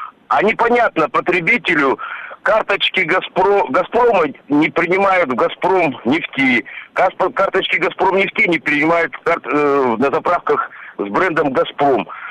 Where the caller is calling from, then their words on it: Krasnodar, Krasnodar Krai, Russia; Я из Краснодара.